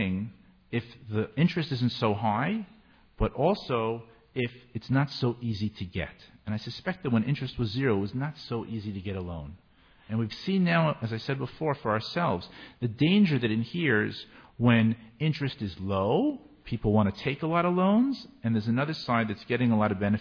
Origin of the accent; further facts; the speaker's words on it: United States; Us, I should say the Americans. I'm American.